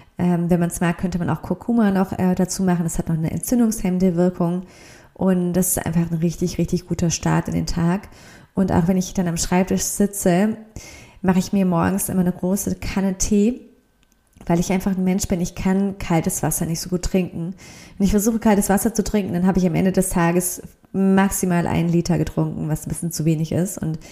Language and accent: German; Mainz, Rhineland-Palatinate, Germany; now in Nagold, Germany; ich liebe meine Heimatstadt Mainz und meine neuen Freundinnen hier in Nagold